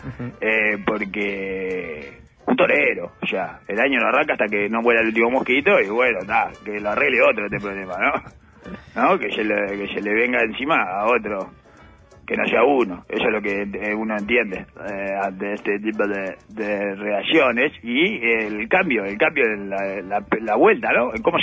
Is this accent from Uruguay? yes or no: yes; Uruguay